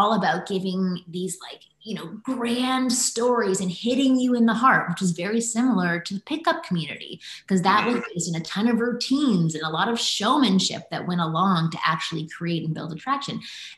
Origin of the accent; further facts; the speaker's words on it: Canada; A lot of pickup artists are Canadian. I'm Canadian.